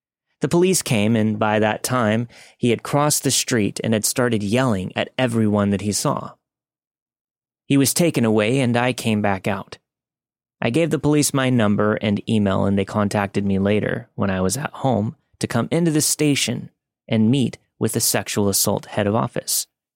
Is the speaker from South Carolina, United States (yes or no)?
no; California, United States; I grew up in the Bay Area, and I've spent a lot of time in cities.